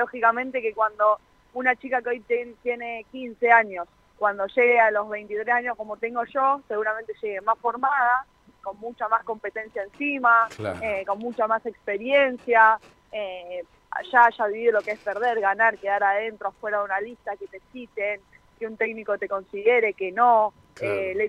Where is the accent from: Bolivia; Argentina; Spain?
Argentina; Rosario, Santa Fe; yo hoy en día tengo 23 años y cuando era más chica, a los 14, 15, no había, yo soy de Rosario